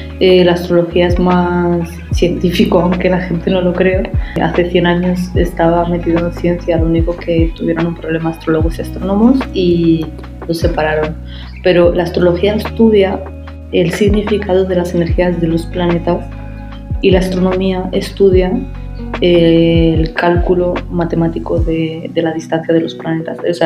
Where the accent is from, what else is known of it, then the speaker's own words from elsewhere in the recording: Madrid, Community of Madrid, Spain; nací en una familia de padres inmigrantes, que si los dos nacimos en Madrid, crecemos en Madrid, tenemos algunas cosas en común, como es la cultura